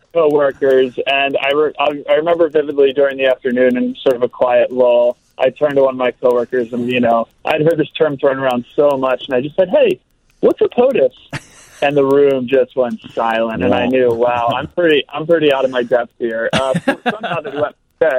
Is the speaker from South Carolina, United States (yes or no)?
no; Philadelphia, Pennsylvania, United States; I'm from Philadelphia, so I'm a huge Eagles fan.